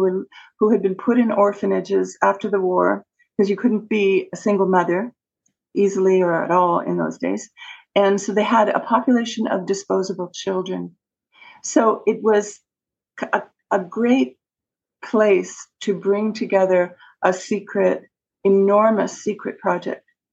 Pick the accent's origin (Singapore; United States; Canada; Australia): Canada; Montreal, Quebec; born there; I was born in Montreal, Canada, province of Quebec, French-Canadian Catholic province of Canada, with a lot of control by the Vatican, the Catholic Church, on the population here.